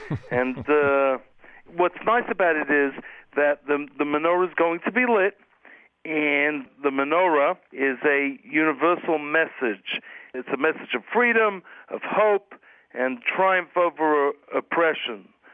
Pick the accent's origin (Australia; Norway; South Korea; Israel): Australia; now in United States; confessions of a Chabad Australian rabbi. I grew up in Australia